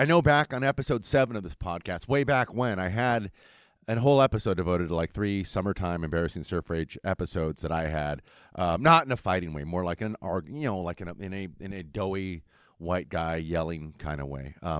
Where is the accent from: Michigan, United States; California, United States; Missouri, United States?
California, United States; Huntington Beach; I was born and raised on Huntington Beach, and I surfed here, and I went to, Smith and Dwyer Middle School and Huntington Beach High School.